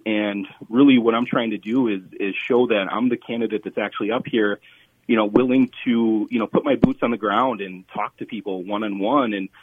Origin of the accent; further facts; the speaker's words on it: North Branch, Minnesota, United States; now in Cambridge, United States; is a native of District 28A. I grew up in North Branch. I'm a graduate of North Branch High School. And between college and my career, it's taken me to St. Cloud, then down to Des Moines, and back up to the Twin Cities, and now to Cambridge.